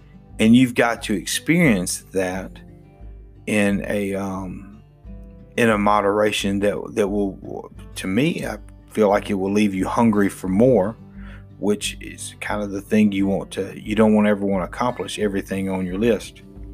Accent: Louisiana, United States; now in Mobile, United States; Growing up in North Louisiana, living on the Gulf Coast in Mobile, alligators and snakes, they really don't bother me.

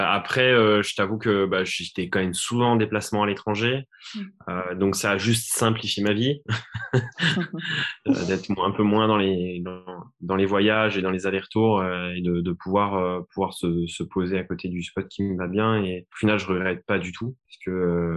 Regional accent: Thonon-les-Bains, Auvergne-Rhône-Alpes, France; Alors moi je viens de Haute-Savoie, donc je suis né à Thonon-les-Bains, au bord du lac Léman, et entre lac et montagne.

